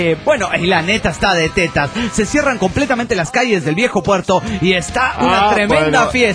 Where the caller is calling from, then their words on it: Montreal, Quebec, Canada; de Montreal, Canadá.